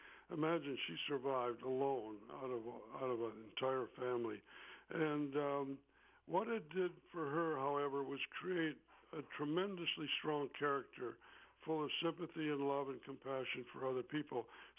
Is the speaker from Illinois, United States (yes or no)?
no; Racine, Wisconsin, United States; Well, you know, it was the town it was. You know, it was a factory town, and it was full of noises and sounds and smells, and it was very simple.